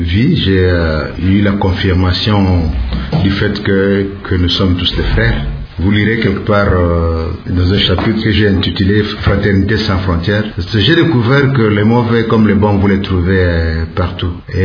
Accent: Kwango, DR Congo; En ce qui me concerne, je suis du Kwango qui compte 5 territoires et parmi ces 5 territoires, 3 territoires contiennent des locuteurs importants du Kiaka. Moi, je partais plutôt du territoire de Kasongolina

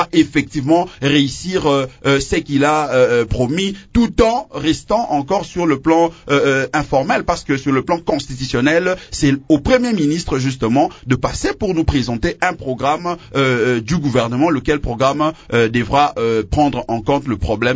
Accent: Équateur, DR Congo; Chez moi, à l'Équateur, comme un peu partout, les gens travaillent efficacement, énormément

